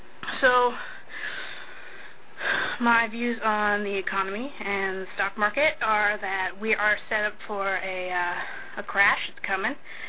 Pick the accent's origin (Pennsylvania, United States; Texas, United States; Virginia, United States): Texas, United States; Houston; born there; also born or lived in Europe; Let me see, I was born in Houston, Texas. I lived over in Europe for a few years when I was younger. I moved back.